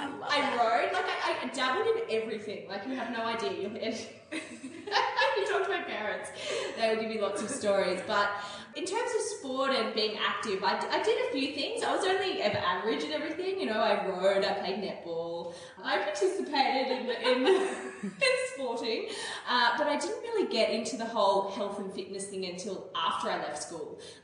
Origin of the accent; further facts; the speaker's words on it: Newcastle, New South Wales, Australia; born there; also born or lived in Melbourne / Brisbane; So I travelled around a lot as a kid. So I was born in Newcastle, we moved down to country or Wirrawoonga, to Melbourne, up to Brisbane.